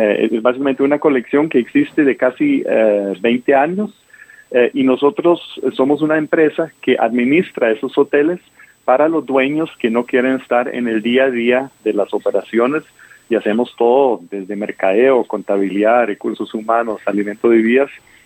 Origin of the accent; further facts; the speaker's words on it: southern Germany, Germany; Spanish is a second language; moved away as an adult; also born or lived in United States; now in Costa Rica; tal vez por mi nombre y tal vez por mi acento te das cuenta que soy alemán. Crecí en el sur de Alemania, después fui a estudiar a Estados Unidos hotelería, y ahí conocí a una costarricense y por eso estoy aquí en Costa Rica.